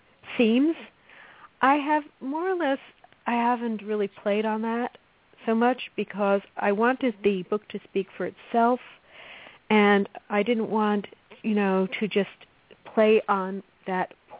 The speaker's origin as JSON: {"language": "English", "region": "New York", "country": "United States", "tie": "born or raised there", "said": "Yeah, but, you know, certainly growing up in New York was a challenge."}